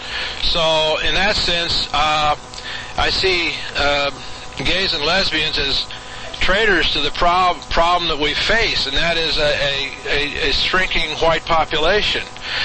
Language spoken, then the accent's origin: English; Indiana, United States; I come from Indiana, but I sort of go along with the Missouri slogan, show me.